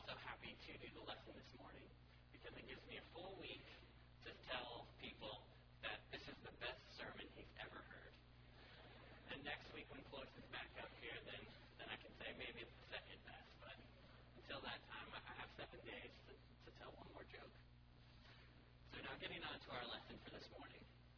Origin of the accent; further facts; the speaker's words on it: Idaho, United States; I'm from North Idaho